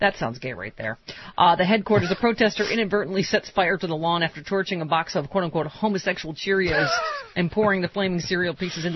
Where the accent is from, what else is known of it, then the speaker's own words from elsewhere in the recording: New York, United States; Yeah, because I'm from New York, so I don't know.